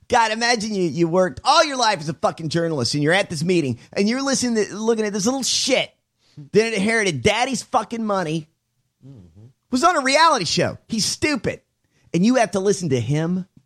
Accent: the South, United States; I'm from the South, so I don't know.

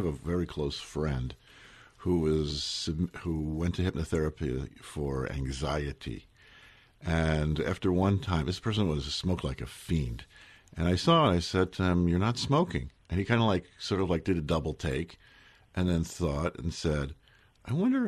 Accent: Newark, New Jersey, United States; There was a very large complex around the area where I grew up in Newark that was a convent, a monastery, and it had an orphanage

